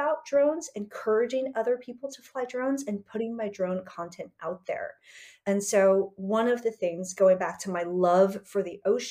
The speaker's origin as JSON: {"language": "English", "town": "San Diego", "region": "California", "country": "United States", "tie": "born or raised there", "said": "I have been lucky to be around that growing up in San Diego and elsewhere"}